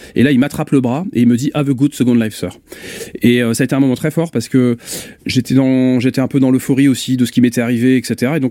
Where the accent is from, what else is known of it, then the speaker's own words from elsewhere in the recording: Pays de la Loire, France; now in Vannes, France; j'ai passé donc 24 heures dans le Maine-et-Loire, là où j'ai grandi et où mes parents avaient encore leur maison à cette époque-là